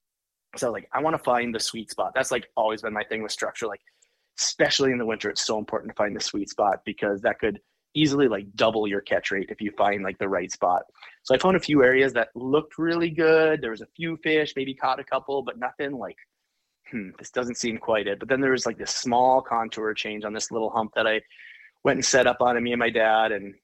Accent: Roseau, Minnesota, United States; obviously, I grew up in Roseau, so Lake of the Woods is kind of my home body of water.

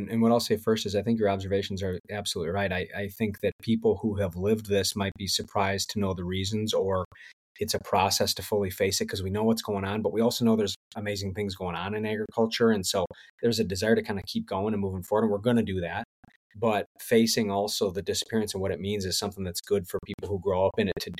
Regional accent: Wisconsin, United States; So I grew up in Southwest Wisconsin, Sauk County, Driftless area.

